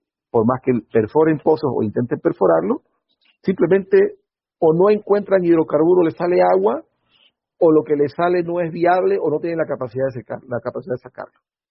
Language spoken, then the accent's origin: Spanish; Bolivia; Lo digo siendo boliviano